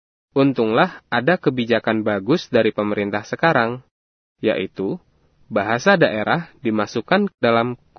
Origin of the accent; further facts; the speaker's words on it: Java, Indonesia; Saya berasal dari Jawa, tetapi kalau saya pergi ke Bandung di Jawa Barat dan berkomunikasi dengan orang di sana, saya sama sekali tidak mengerti bahasa mereka